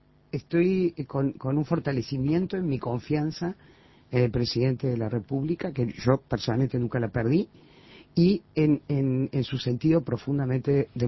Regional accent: Uruguay; en el Uruguay que me ofendían como ciudadana uruguaya

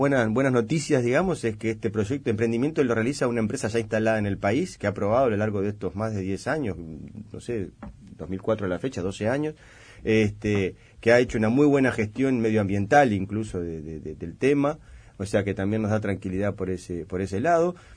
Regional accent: Uruguay; Obviamente, uno naturalmente, como uruguayo, yo lo deseo

